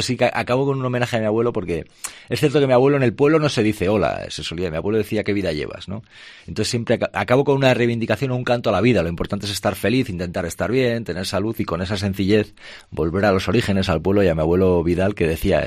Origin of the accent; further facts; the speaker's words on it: Castile and León, Spain; pueblecito de Soria, del Moncayo, que sabe lo que es desde muy pequeñito, pues hasta mitad del año 86 en mi pueblo, al menos en mi casa no había ni agua caliente, ni calefacción, ni lavadora